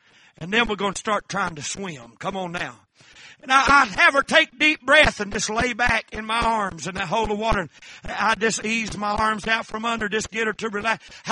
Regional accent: United States; See, we're American folks. We're proud people.

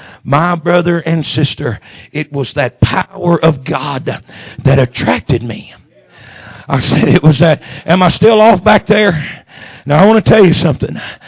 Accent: Moss Point, Mississippi, United States; And I was raised in Moss Point, Mississippi, little church, wood floors, wood pews.

